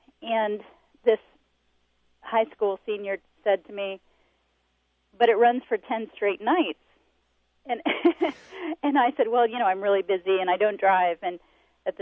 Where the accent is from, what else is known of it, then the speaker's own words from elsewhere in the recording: Ohio, United States; I'm from Ohio. I am the daughter of a professor at Ohio State